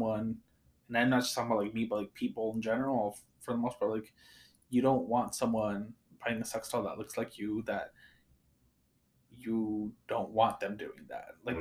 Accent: Peru; So when I was little, growing up in Peru, we owned a Super Nintendo

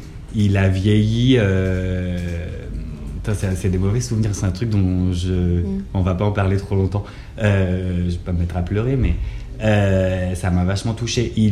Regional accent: Paris, Île-de-France, France; born there; J'habite à Paris, je suis né à Paris dans une meute de 5 frères et sœurs.

